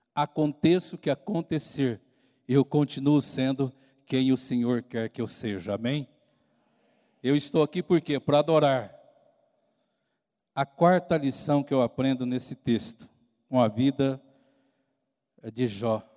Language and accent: Portuguese; Monte Aprazível, São Paulo, Brazil; Mas eu sou de Monte Aprazível, né? Morei 30 anos em Monte Aprazível e tal.